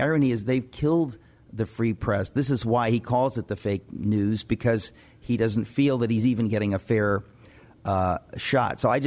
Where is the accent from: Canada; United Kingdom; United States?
United States; New York City, New York; I grew up in Queens.